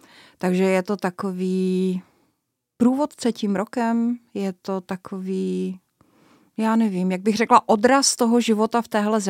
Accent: Znojmo, South Moravian Region, Czechia; pocházím ze Znojma, to je docela malé město a je tam krásná knihovna

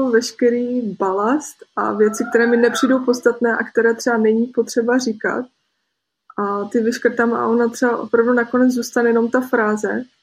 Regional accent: Olomouc, Olomouc Region, Czechia; moved away as an adult; now in Brno, Czech Republic; Ne, jsem původně z Olomouce.

